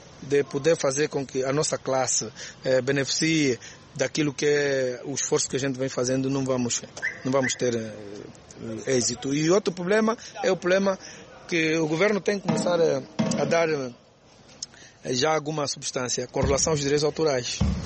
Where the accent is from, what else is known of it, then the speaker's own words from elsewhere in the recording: Angola; Somos angolanos e vamos nos defender.